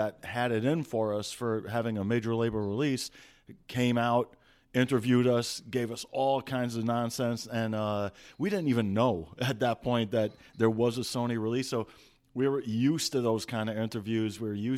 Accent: Iran; now in New York, United States

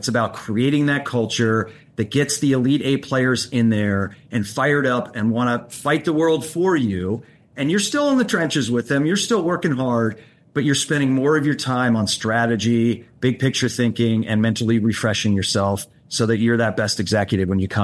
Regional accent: Sacramento, California, United States; now in New York City, United States; I lived in New York City for 17 years. And when I moved my family back to my hometown of Sacramento 6 years ago

